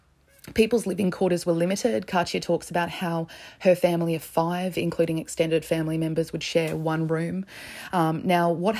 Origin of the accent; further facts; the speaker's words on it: Australia; yes, I'm from Australia and we have a form of socialized healthcare